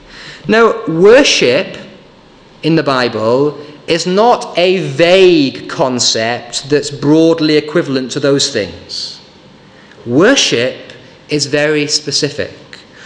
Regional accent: Yorkshire and the Humber, United Kingdom; Growing up in North Yorkshire, I always found it very strange that Ripon was a city. Ripon was a tiny place.

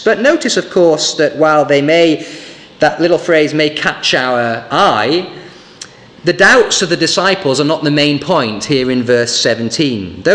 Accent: Yorkshire and the Humber, United Kingdom; Growing up in North Yorkshire, I always found it very strange that Ripon was a city. Ripon was a tiny place.

